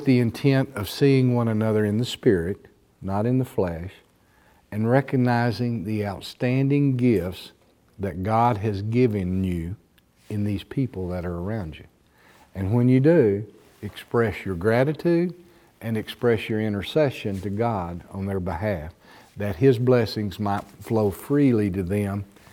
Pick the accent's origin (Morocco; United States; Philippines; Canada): United States; Texas; Now, we grew up in West Texas saying, be your own man, be your own woman